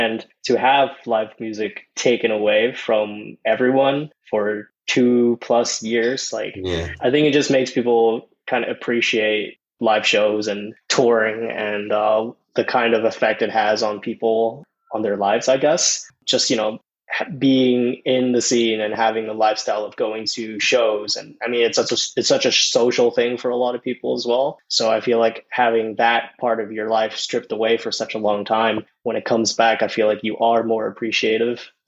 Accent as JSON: {"language": "English", "country": "Thailand", "tie": "born or raised there", "said": "And I grew up in Thailand."}